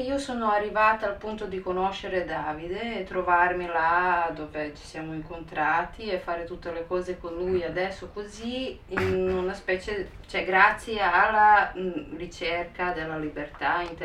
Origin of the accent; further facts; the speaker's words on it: Serbia; moved away as an adult; now in Italy; Io sono nata in Serbia, poi ho vissuto durante le guerre varie in una situazione complicatissima